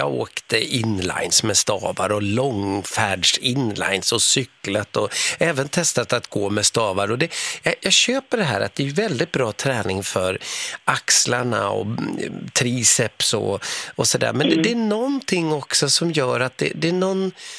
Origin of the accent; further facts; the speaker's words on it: Västerbotten County, Sweden; Jag tyckte att det var frisk luft, vet, som västerbottning så kände jag mig hemma.